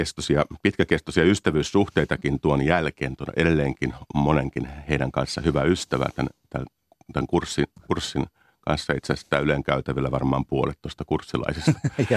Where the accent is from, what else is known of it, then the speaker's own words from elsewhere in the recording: Järvenpää, Uusimaa, Finland; moved away as an adult; mä oon Järvenpäästä kotoisin, ja lähdin sitten niin kuin 19-vuotiaana parikymppisenä Mikkeliin opiskelemaan lukion jälkeen